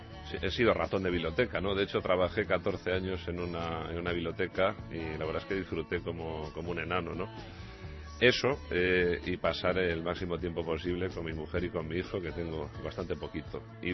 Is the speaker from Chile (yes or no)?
no; Madrid, Community of Madrid, Spain; born there; Porque los dos nacimos en Madrid y además en el mismo barrio.